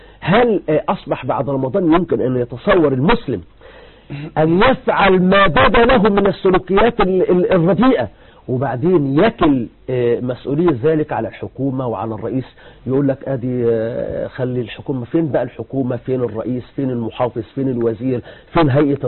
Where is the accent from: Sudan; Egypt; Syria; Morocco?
Egypt; الآن يجب أن تكون حريص 24 قراءة كما نقول نحن عندنا في مصر.